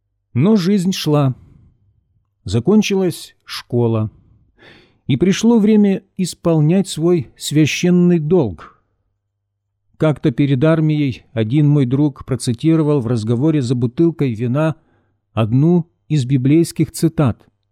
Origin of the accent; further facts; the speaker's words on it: Kharkiv, Kharkiv Oblast, Ukraine; Я родился в Харькове в семье, где о Боге никто никогда не говорил.